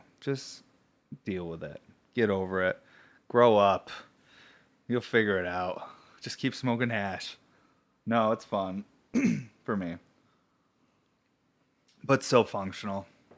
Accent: Syracuse, New York, United States; I grew up around bikers. I grew up in Syracuse, New York, and there was just like huge biker meetups and stuff

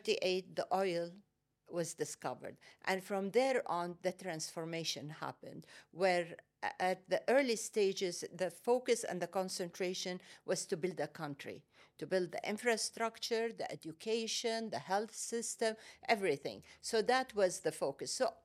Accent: Saudi Arabia; I come from Saudi Arabia.

